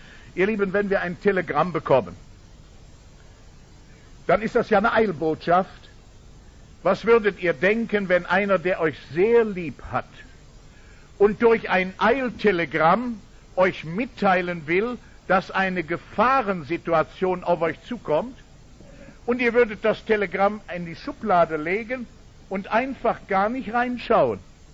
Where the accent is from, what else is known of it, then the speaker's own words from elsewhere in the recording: Rhineland, Germany; Was hatte ich als Rheinländer für eine Ahnung vom Oktoberfest in München?